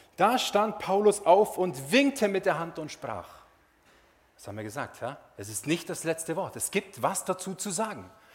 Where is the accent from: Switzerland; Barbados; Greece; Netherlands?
Switzerland; Olten, Solothurn; die Gemeinde in Olten, wo ich herkomme.